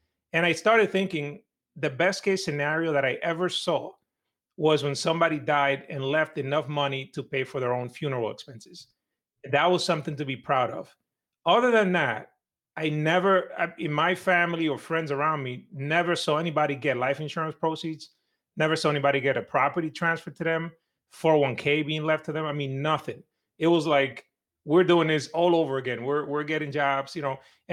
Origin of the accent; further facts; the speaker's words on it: Dominican Republic; I grew up in Dominican Republic. We didn't really have a lot of means in terms of money, right?